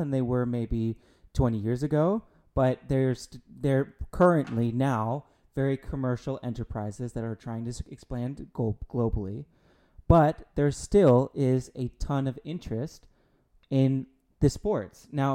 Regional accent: United States; because as you guys know, I'm an American.

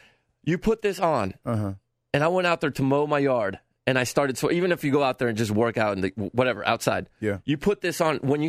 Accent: Mexico; I'm from Mexico.

